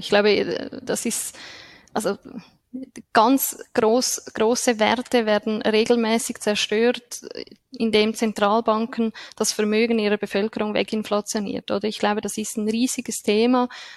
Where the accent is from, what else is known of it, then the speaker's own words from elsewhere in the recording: Switzerland; wenn man das als Schweizer so sagen darf.